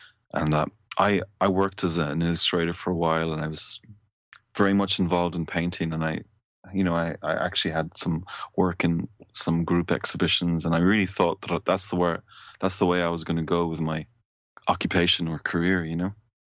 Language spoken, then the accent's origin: English; Malta; born there; also born or lived in West Africa; I was born in Malta, and my mother is Maltese, and my father, he's from Galway City.